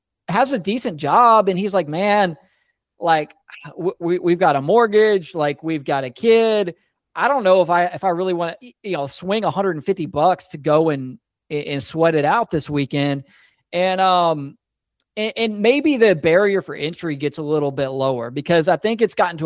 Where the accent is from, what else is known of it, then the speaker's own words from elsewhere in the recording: Bartlett, Tennessee, United States; because I grew up in Bartlett, like the epitome of middle class.